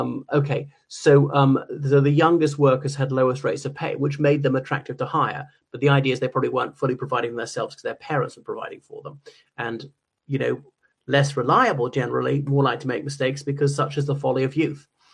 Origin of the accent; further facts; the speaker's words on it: Ireland; o everyone … from Ireland.